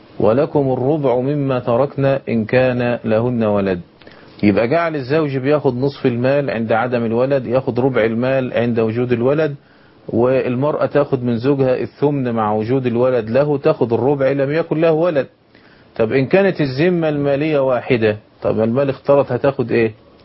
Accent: Egypt

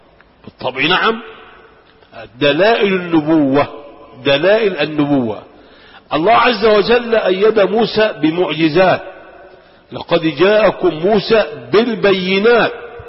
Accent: Egypt; عندنا في مصر

